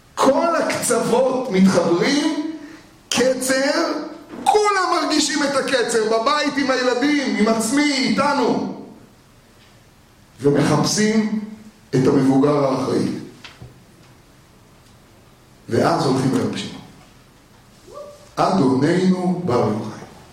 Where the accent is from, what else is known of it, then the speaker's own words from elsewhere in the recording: Jerusalem, Jerusalem District, Israel; אני גדלתי בשערי חסד כשאסור היה ללכת למירון